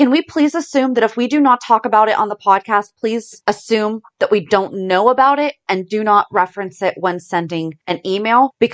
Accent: Ireland; We're both Irish, so we're like very excited about this.

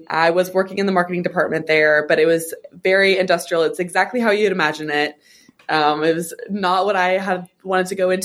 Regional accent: Austin, Texas, United States; Yeah, I'm from Austin, Texas.

